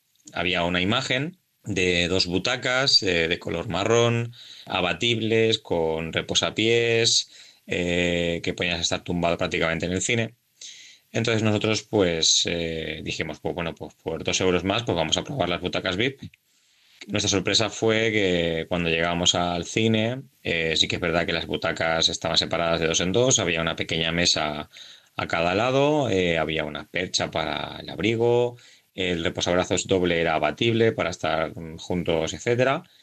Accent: Paterna, Valencian Community, Spain; de Paterna y les queríamos hacer una consulta

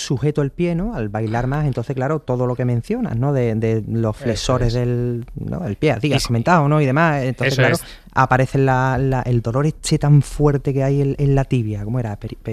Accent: Spain; porque yo creo que es que somos españoles y como españoles que somos decimos, venga, vamos, bueno, seguimos.

